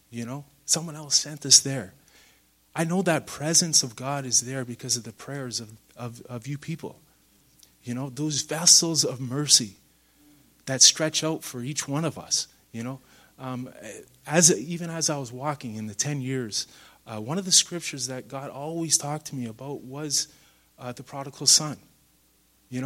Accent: Ontario, Canada; I'm from Ontario, and I went to Bible college there

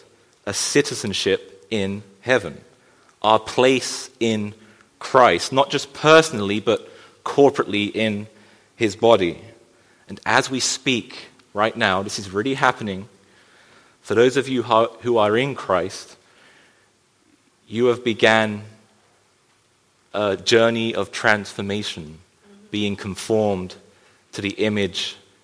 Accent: England, United Kingdom; moved away as an adult; now in Canada; As you can tell, I'm not Canadian, but hey, well, but we moved from England 12 years ago, and this means I can permanently live in this wonderful place called Canada

